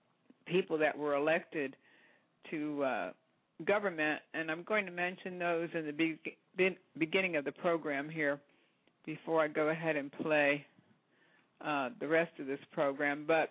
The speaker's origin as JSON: {"language": "English", "region": "New Jersey", "country": "United States", "tie": "born or raised there", "said": "I was born in New Jersey, so at the time, now I'm 64, so at the time I was born and raised"}